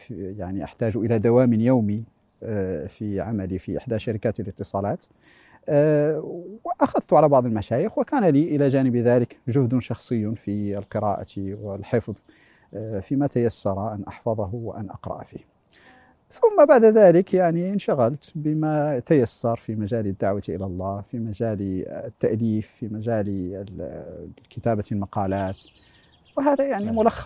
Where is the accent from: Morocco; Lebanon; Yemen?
Morocco; Marrakesh, Marrakesh-Safi; فإذا أنا ولدت في مدينة مراكش ودرست دراستي الابتدائية والثانوية